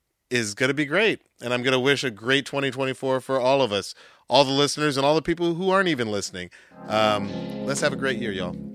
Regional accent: Atlanta, Georgia, United States; look, I'm from Atlanta.

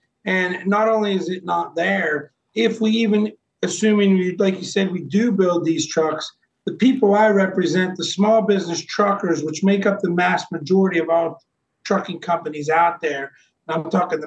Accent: Midwest, United States; I'm from the Midwest originally

